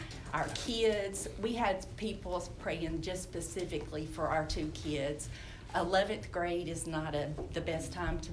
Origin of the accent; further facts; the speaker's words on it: Alexander City, Alabama, United States; And our sending church was, I'm from Alexander City, Alabama, and that's who was our sending church.